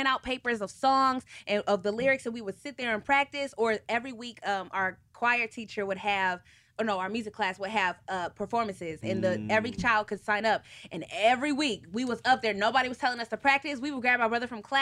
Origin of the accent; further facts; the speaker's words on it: Detroit, Michigan, United States; also born or lived in Baltimore, United States; But we grew up a lot in Michigan, Metro Detroit area.